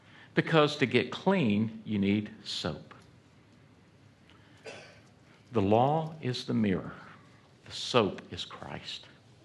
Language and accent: English; Atlanta, Georgia, United States; born there; Look, I was born in Atlanta, Georgia.